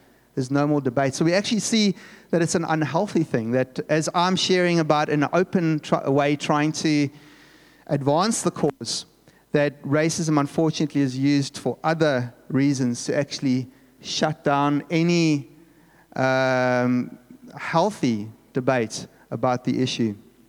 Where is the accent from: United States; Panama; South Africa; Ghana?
South Africa; I'm from European background, but my dad's Portuguese, my mother's from English background, but growing up in apartheid South Africa